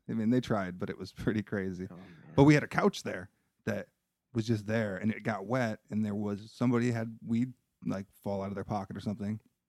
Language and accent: English; Rockford, Michigan, United States; I grew up in Rockford, Michigan, and we had this little skate park that the city granted us